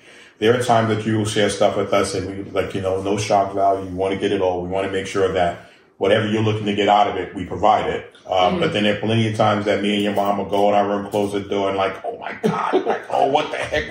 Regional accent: New York City, New York, United States; Growing up in New York City, in the era that I grew up in, there was no internet.

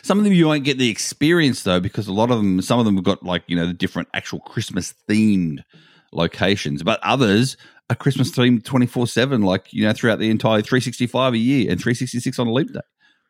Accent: Australia; I'm from Australia.

